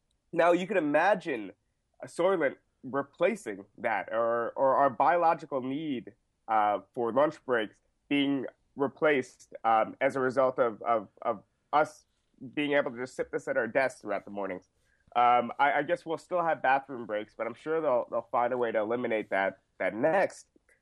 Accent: New York, United States; also born or lived in Trinidad and Tobago; I myself, I'm Trinidadian, I'm of Indian descent, but I grew up in New York.

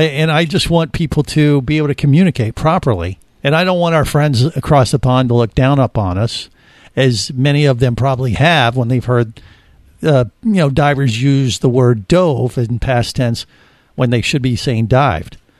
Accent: United States; I think, well, maybe I should say Dove, because I, you know, we are American.

